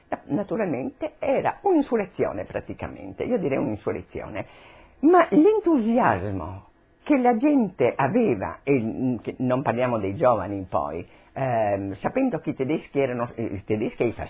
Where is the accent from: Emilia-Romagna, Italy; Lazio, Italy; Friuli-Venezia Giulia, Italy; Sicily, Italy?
Friuli-Venezia Giulia, Italy; Trieste; born there; sono nata a Trieste, sono di famiglia slovena e sono nata nel 1926, precisamente il 6 ottobre.